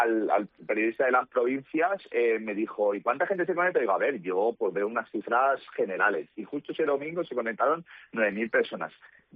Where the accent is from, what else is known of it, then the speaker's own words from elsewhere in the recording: Valencian Community, Spain; first language Valencian; mi lengua materna, que es el valenciano.